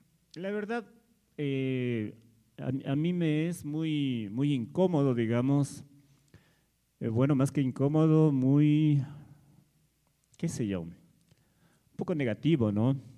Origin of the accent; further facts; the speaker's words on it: Ecuador; En el país, en mi país, en el Ecuador, publicar con una editorial reconocida de ahí es muy caro, muy caro.